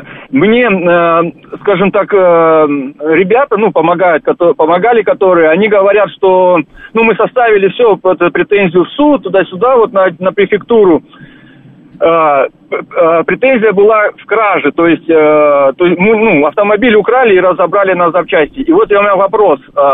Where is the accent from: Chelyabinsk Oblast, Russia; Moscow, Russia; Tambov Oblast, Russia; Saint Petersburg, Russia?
Moscow, Russia; я вот из Москвы